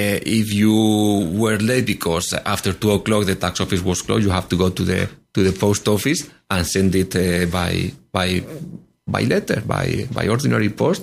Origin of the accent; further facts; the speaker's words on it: Marbella, Andalusia, Spain; I was born in Marbella, so yeah. I can tell you how Marbella has grown up from a very local place of fishermen.